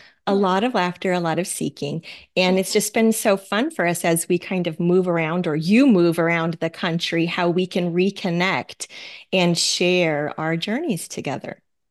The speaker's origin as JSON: {"language": "English", "town": "Fairbanks", "region": "Alaska", "country": "United States", "tie": "born or raised there", "said": "We grew up in Fairbanks, Alaska together, and I would say really became friends in high school"}